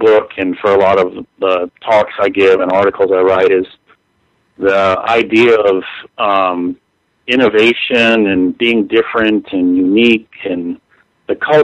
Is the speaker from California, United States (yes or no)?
yes; Los Angeles, California, United States; born and raised in Los Angeles, and spent a lot of time in the startup scene there.